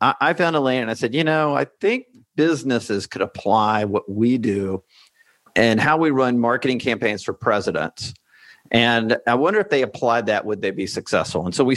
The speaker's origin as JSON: {"language": "English", "region": "Alabama", "country": "United States", "tie": "born or raised there", "said": "I grew up in Alabama, and all I really cared about growing up was college football."}